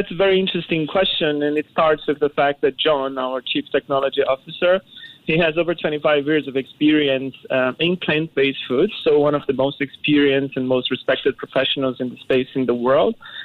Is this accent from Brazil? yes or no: yes; Brazil; moved away; I'm originally from Brazil.